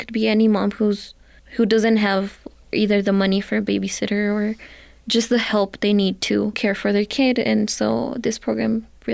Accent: Santa Fe, New Mexico, United States; I am 17 years old. I am from Santa Fe, New Mexico, and I'm a senior at Capital High School.

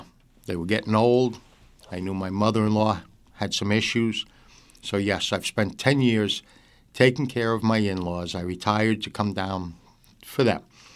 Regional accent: Yonkers, New York, United States; also born or lived in New Jersey; I am originally from Yonkers, New York. I spent 30 years in New York, then 20 years in New Jersey, and now 11 here.

